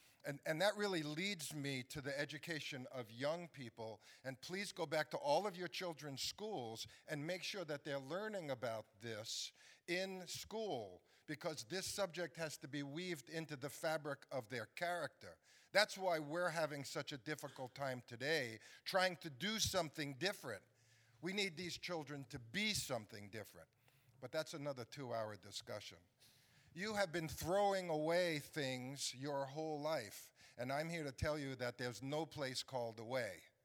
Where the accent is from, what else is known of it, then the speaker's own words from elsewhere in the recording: New York, United States; I'm from New York, and I only have 3 minutes.